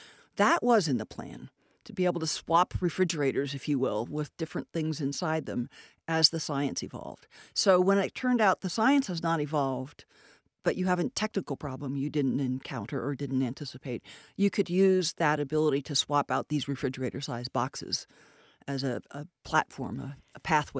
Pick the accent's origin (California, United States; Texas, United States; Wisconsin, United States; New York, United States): California, United States; now in Cleveland, United States; I grew up in Southern California, so prior to that, I would be one of those people to kind of say, Ohio?